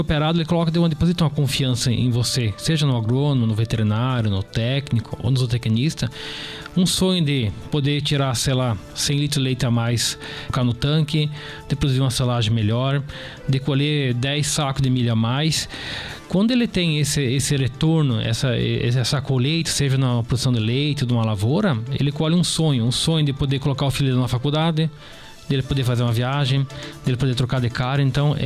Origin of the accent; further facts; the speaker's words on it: Maravilha, Santa Catarina, Brazil; also born or lived in Rio Grande do Sul; Na verdade, natural, nascimento sou gaúcho, né? Mas minha família sempre me criei em Maravilha, então eu venho de Maravilha, né?